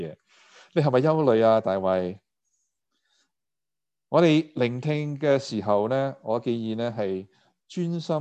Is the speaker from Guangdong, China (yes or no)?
yes; Guangdong, China; accent: Cantonese; Chinese is a second language; 我们广东话说害怕到手软脚软